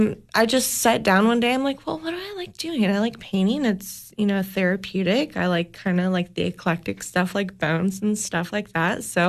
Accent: Florida, United States; moved away; So I'm originally from Florida and I moved here to this area probably about 5 years ago now.

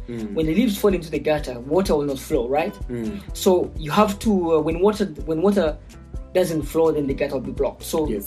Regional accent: Uganda; Yeah, so I'm from Uganda. Yeah. I mean, Uganda is in East Africa. That's like next to Kenya and Tanzania, East Africa community.

